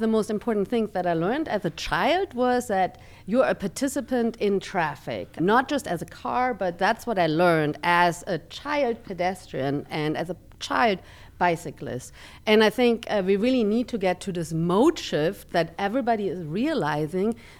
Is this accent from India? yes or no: no; Cologne, North Rhine-Westphalia, Germany; English is a second language; now in Fresno, United States; I grew up in Cologne, Germany, and I was always on my bike or walking or using public transportation to connect the distance.